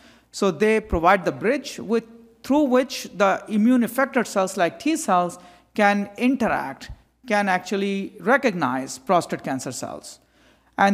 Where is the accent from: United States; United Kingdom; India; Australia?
India; born or raised there